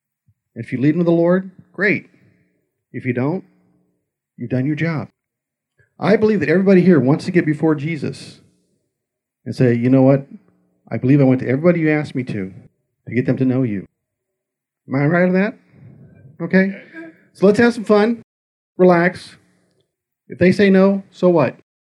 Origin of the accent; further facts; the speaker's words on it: United States; And I said, listen, I'm from the United States of America. We invented it.